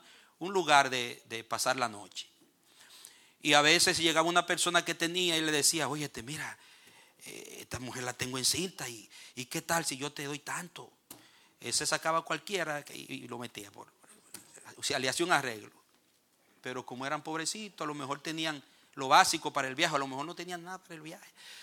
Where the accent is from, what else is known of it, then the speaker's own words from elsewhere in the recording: Juan de Herrera, San Juan, Dominican Republic; born there; Sino que nací en Juan de Herrera, San Juan de la Maguana, en un campo que ni en el mapa de la República se ve.